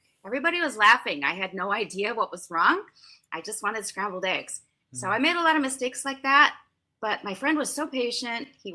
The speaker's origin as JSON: {"language": "English", "region": "Minnesota", "country": "United States", "tie": "born or raised there", "said": "Well, when I was growing up in Minnesota, my father taught me German at home, and we also learned it at school"}